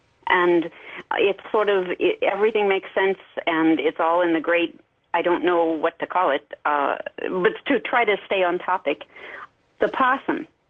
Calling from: Claremont, California, United States; Hello, I'm calling from Claremont, California.

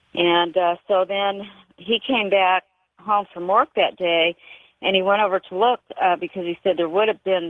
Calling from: Texas, United States; I'm calling from North Texas.

